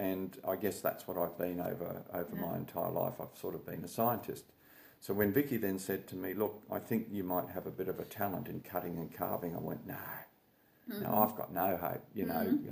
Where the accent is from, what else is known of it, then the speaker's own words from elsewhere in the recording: New Zealand; moved away; I'm a Kiwi originally, and both my brothers are still in New Zealand.